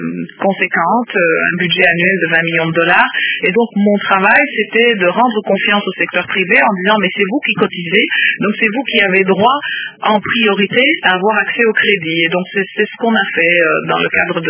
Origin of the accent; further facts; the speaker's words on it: Kinshasa, DR Congo; born there; je suis née à Kinshasa, je suis de la province de l'Équateur, plus particulièrement du territoire de Bumba, par mon père et par ma mère. Je suis encore de l'Équateur, Mukula